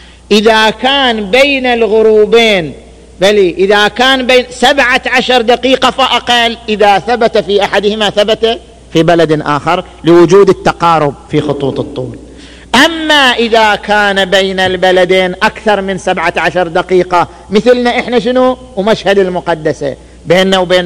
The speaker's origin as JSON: {"language": "Arabic", "town": "Qatif", "region": "Eastern Province", "country": "Saudi Arabia", "said": "إحنا عندنا في القطيف ليل"}